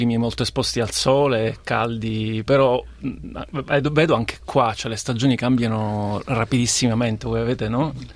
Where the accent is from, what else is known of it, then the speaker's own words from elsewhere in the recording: Palermo, Sicily, Italy; moved away as an adult; also born or lived in Madrid / Vancouver; now in California, United States; io sono appunto sono di Palermo originariamente e nel 2000 mi sono trasferito in California attraverso tutta un'odissea internazionale, perché sono passato prima via Madrid, poi via Vancouver